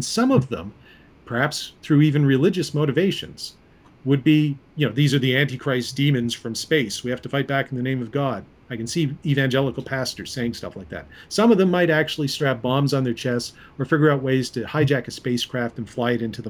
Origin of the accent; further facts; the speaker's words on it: Canada; because I'm Canadian, so get you guys out